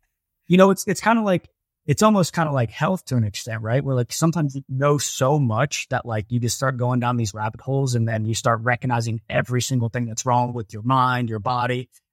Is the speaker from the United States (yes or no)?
yes; Ohio, United States; And I'm from Ohio, so.